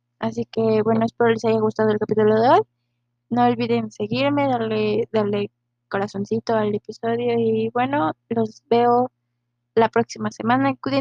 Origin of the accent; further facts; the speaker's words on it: Mexico; al menos en México, yo soy de México